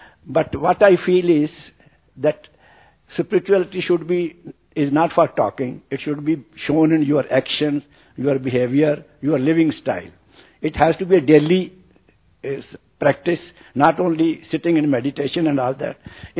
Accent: India; moved away as an adult; now in Singapore; I'm from India only, originally. But since 91, I have been living in Singapore, and now I'm a Singapore citizen.

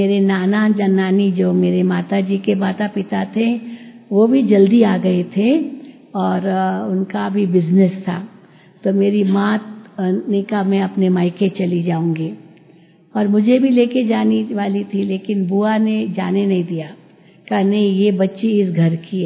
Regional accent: Mumbai, Maharashtra, India; born there; सब घर बार छोड़ करके आए थे कराची से। मेरा जन्म तो मुंबई में हुआ

